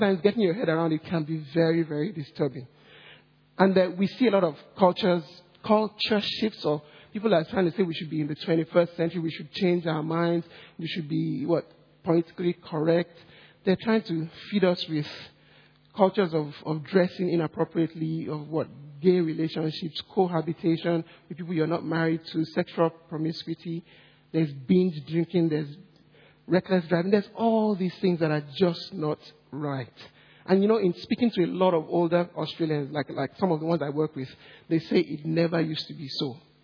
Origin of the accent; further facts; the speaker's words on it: Nigeria; born there; also born or lived in Singapore; I'm a probably fifth culture kid, and I'll explain why. I was born in Nigeria.